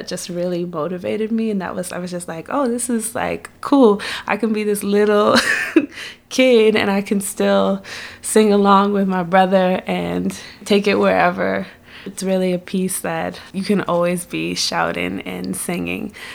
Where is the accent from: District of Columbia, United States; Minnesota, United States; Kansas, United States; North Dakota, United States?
District of Columbia, United States; Washington; I'm originally from Washington, D.C.